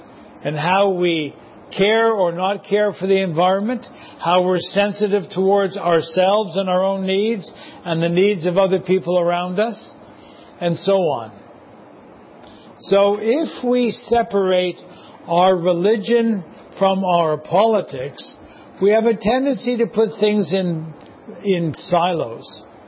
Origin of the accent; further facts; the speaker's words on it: Canada; And we have many points of view, but together we are Canadian.